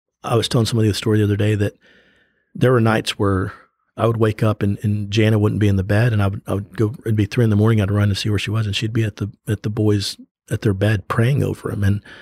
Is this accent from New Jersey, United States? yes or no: no; Humble, Texas, United States; I was very fortunate growing up in Humble, Texas, to have coaches that believed in me.